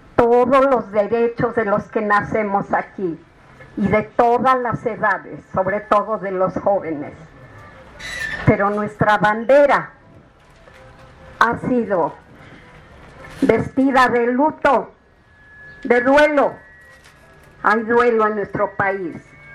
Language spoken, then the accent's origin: Spanish; Mexico; proteger todos los derechos como pueblo mexicano